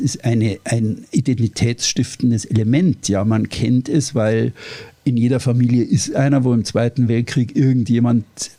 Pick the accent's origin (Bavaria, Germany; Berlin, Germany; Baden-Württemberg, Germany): Bavaria, Germany; Also ich bin ja Oberbayer, Geborener und war dann da in Norddeutschland unterwegs.